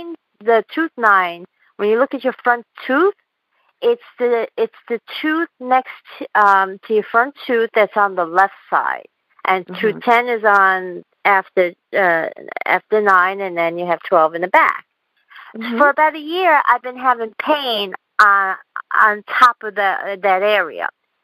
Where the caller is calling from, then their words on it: Queens, New York, United States; I'm calling from Queens, New York.